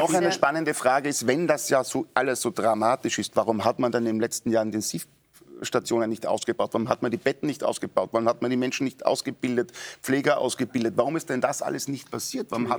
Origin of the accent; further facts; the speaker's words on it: Carinthia, Austria; in meinem Heimatbundesland Kärnten